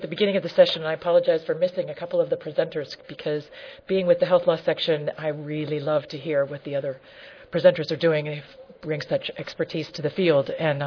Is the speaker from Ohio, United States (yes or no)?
yes; Ohio, United States; I'm now a local health department director in Mahoning County, Ohio. It is my hometown.